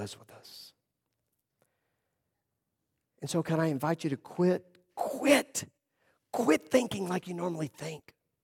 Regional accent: Texas, United States; I grew up in West Texas. I've endured a lot of wind.

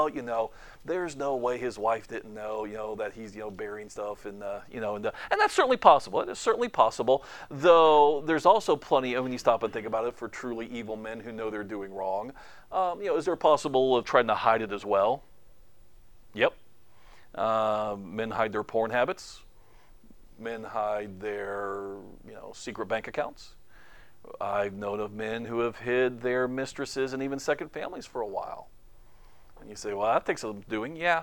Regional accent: Florida, United States; remember, I grew up in Florida, okay? So, I mean, it's always hot and humid, even like in December.

